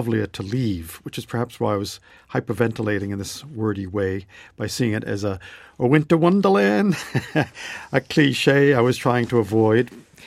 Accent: Medford, United States; I grew up in Medford

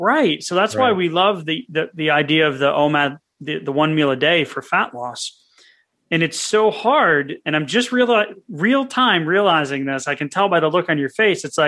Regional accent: Rhode Island, United States; also born or lived in Massachusetts; born and raised in Massachusetts, raised in Rhode Island. No, not Long Island, the tiny little state near Connecticut and Massachusetts

